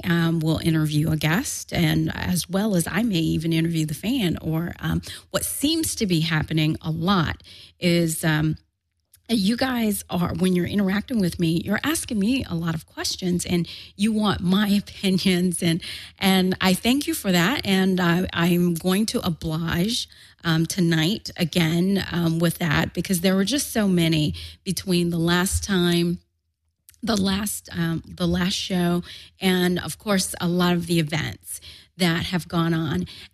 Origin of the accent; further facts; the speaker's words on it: the South, United States; And then I'm from the South. I was raised by Southern parents, and one of the things that my Southern parents have taught me is that people who don't agree with you, they make you stronger.